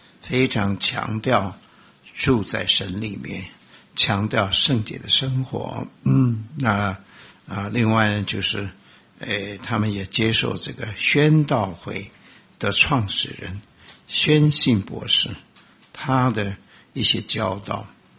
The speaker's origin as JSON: {"language": "Chinese", "country": "China", "said": "那个时候我们住在纽约，虽然我是中国人"}